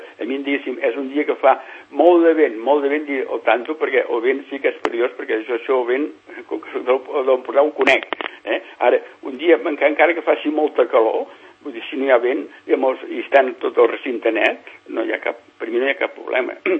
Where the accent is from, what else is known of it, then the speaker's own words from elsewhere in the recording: Catalonia, Spain; jo sóc de l'Empordà, no sé si me la veu, suposo ja es coneix que sóc de l'Empordà, allà a la Tramuntana